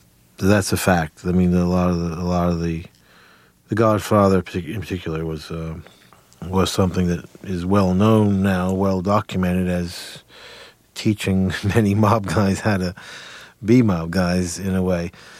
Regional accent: New Jersey, United States; I grew up in New Jersey in bars

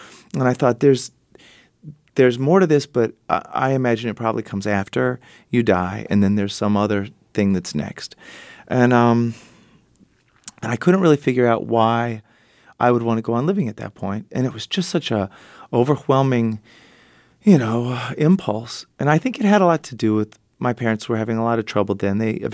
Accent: Texas, United States; But even though I grew up in Texas, I know you're not allowed to call women girls.

